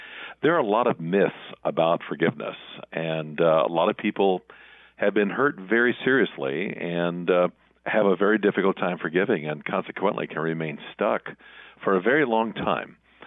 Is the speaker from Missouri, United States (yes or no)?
yes; St. Louis, Missouri, United States; I was one of 11 kids, Pat. We grew up in St. Louis in a very small house, which would try the patience of any man.